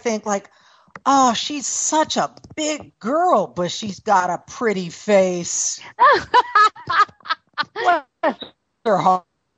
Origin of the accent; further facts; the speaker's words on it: New York, United States; accent: New York; I haven't lived there in a long time. So while I still got this accent, I am not a New Yorker anymore.